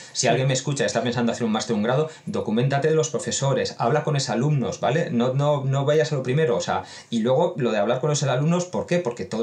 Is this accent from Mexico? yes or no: no; Bilbao, Basque Country, Spain; He tardado tiempo en decir que soy de Bilbao